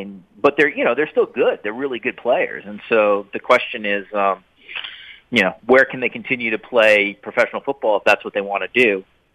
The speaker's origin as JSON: {"language": "English", "region": "New York", "country": "United States", "tie": "born or raised there", "said": "I grew up in New York. Trust me when I can tell you I know smug."}